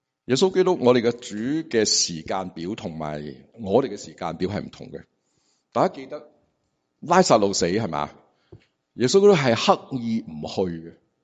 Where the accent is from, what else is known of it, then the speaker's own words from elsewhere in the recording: Hong Kong; 我哋香港人咧吓。我相信大部分我哋呢处喺香港出世或者香港长大，